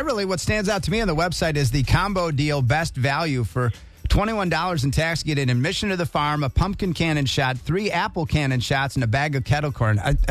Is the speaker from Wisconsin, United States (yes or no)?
yes; Milwaukee, Wisconsin, United States; because there's a problem in my hometown of Milwaukee, and I was just back there, friends